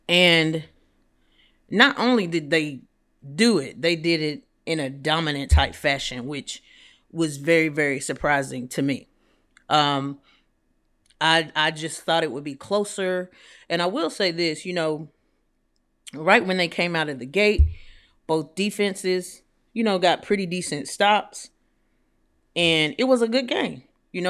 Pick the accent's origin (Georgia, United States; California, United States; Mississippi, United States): Georgia, United States; Atlanta; Like I said, I am from Atlanta, Georgia